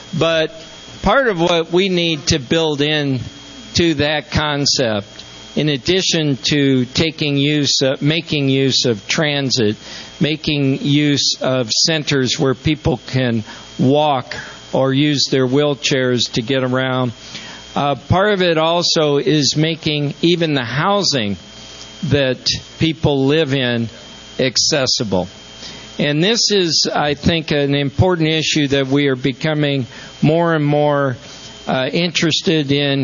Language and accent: English; Sacramento, California, United States; I want to welcome my hometown Sacramentans as well